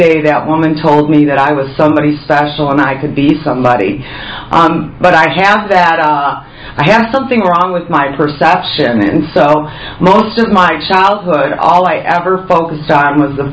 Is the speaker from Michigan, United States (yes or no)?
yes; Rochester, Michigan, United States; I'm from Rochester, Michigan. Grew up in the Midwest.